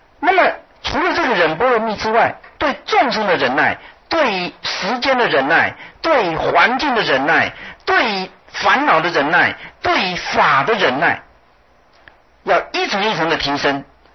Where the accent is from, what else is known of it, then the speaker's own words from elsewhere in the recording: China; 我们中国人讲说忍这个字什么呢